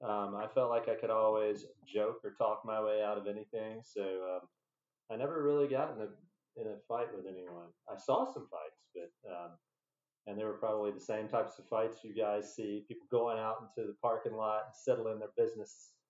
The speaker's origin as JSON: {"language": "English", "town": "West Point", "region": "Mississippi", "country": "United States", "tie": "born or raised there", "said": "I grew up in West Point, Mississippi, and lived in the house that my great-grandfather has built."}